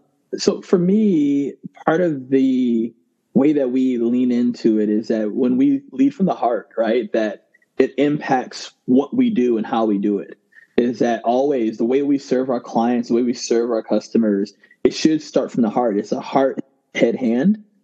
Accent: Ghana; So I'm originally from Ghana.

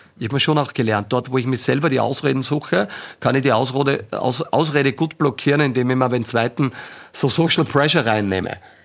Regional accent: Austria; born there; wir alle sind da jetzt mit der Goldmedaille geboren in Österreich

